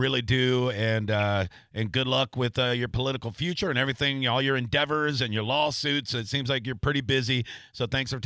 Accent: United States; And the more I think about being an American and being proud to be an American

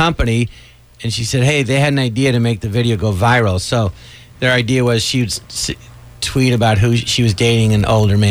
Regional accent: Los Angeles, California, United States; In Los Angeles.

